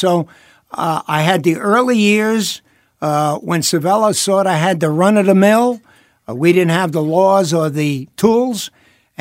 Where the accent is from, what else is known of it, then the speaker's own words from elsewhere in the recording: New York City, New York, United States; I was from New York City, so I knew about organized crime. They were in the neighborhood.